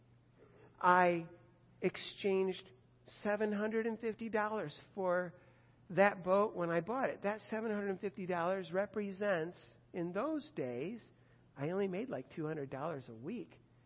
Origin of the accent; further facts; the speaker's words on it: United States; I'm an American. I'm not doing that.